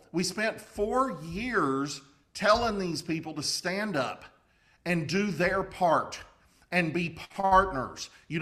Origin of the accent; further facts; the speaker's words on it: Fort Smith, Arkansas, United States; You know, I grew up near Fort Smith, Arkansas, had a huge Vietnamese community there